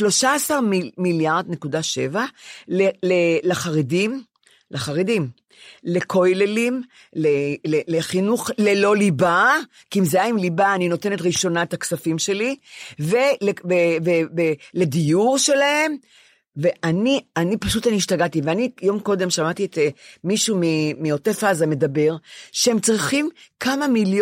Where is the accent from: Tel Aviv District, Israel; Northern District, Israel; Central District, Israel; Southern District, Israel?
Tel Aviv District, Israel; Ramat Gan; עכשיו הם גם, הם שלטים לרמת גן, אני רמת גנית.